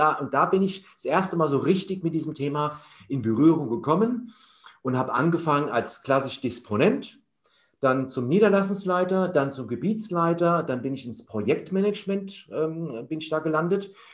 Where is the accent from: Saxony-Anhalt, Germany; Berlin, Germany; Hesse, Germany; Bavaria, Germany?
Hesse, Germany; Und dann bin ich wieder zurück nach Hessen gezogen. Also ich komme ursprünglich aus Hessen.